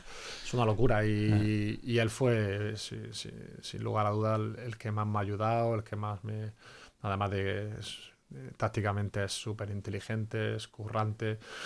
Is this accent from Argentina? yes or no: no; Almería, Andalusia, Spain; Me he tirado la mitad de mi vida viviendo fuera de Almería y la otra mitad en Almería.